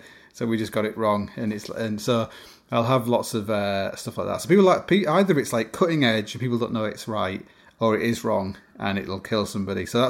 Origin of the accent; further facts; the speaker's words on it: Canada; in brackets, I'm Canadian